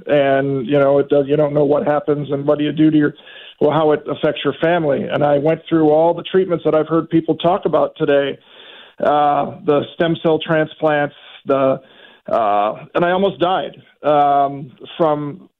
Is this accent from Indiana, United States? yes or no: yes; Hammond, Indiana, United States; now in Quad Cities, United States; I'm originally from Hammond, Indiana, but now I live in the Quad Cities.